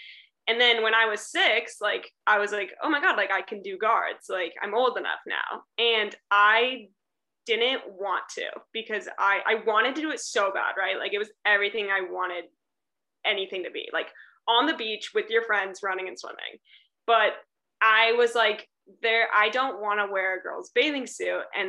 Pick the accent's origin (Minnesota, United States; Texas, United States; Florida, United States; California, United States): California, United States; Well, I think I am from Northern California, so I think it's way more of a thing in Southern California.